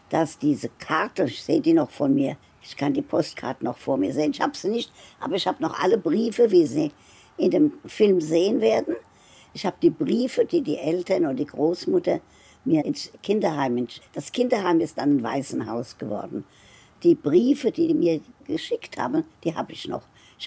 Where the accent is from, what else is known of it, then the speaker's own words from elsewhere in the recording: Frankfurt, Hesse, Germany; also born or lived in Wiesenfeld; Genau, als Einjähriges nach Frankfurt. In Wiesenfeld kam mein Vater, hat man mir gesagt, jedes Wochenende mit dem Fahrrad von Frankfurt nach Wiesenfeld.